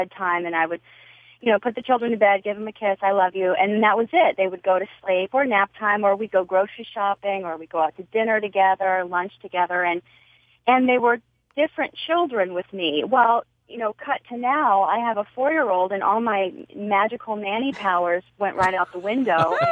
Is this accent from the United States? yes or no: yes; Midwest, United States; I'm from the Midwest, and I was a nanny on the East Coast as well as California.